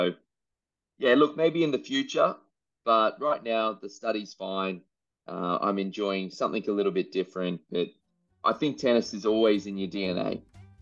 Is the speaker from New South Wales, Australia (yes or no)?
no; Queensland, Australia; As a Queenslander, it was Paddy Rafter.